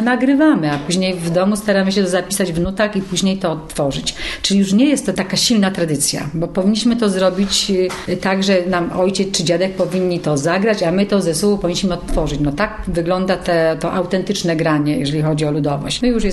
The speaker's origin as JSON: {"language": "Polish", "region": "central Poland", "country": "Poland", "said": "To znaczy u nas nie ma takiej tradycji to w centralnej Polsce"}